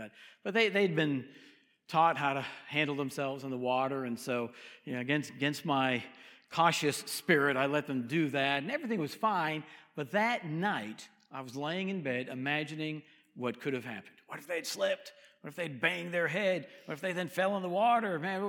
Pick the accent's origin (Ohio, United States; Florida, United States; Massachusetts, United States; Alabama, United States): Massachusetts, United States; Growing up in Massachusetts, about 30 miles north of Boston, so pretty close to the beaches as well.